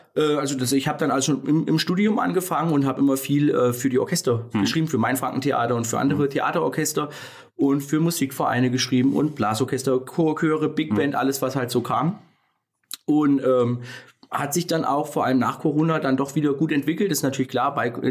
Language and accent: German; Fulda, Hesse, Germany; Genau, ich bin in Fulda geboren, im Herz-Jesu-Krankenhaus und dann aufgewachsen und noch lebhaft in Nüstadt. Hab nur kurze Zeit mal in Würzburg gewohnt zum Studium halt.